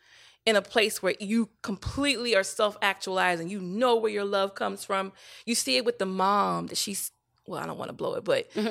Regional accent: the South, United States; Because I come from the South, girl.

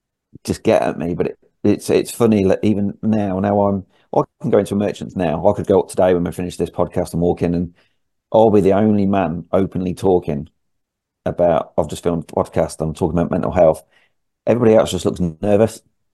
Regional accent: Spalding, East Midlands, United Kingdom; because I'm from Spalding, it's a small town, everybody seems to know everybody.

